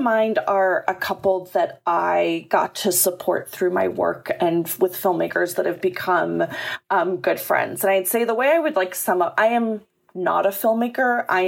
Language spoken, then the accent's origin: English; Chicago, Illinois, United States; I grew up in Chicago. That was like traveling back home.